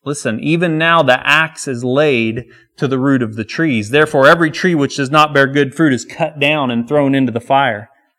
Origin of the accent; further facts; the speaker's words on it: Indiana, United States; But when I was a kid growing up in Indiana, we had lots of big, impressive storms and many tornadoes.